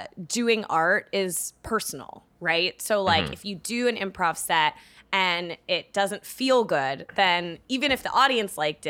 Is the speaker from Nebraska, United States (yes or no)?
no; California, United States; Like, I'm from Northern California, so I'll say like hella.